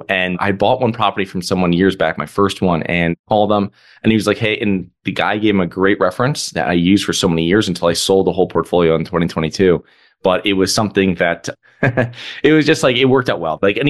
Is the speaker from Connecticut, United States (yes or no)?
yes; Connecticut, United States; moved away as an adult; Yeah, I'm originally from Connecticut. I'm originally from a small town.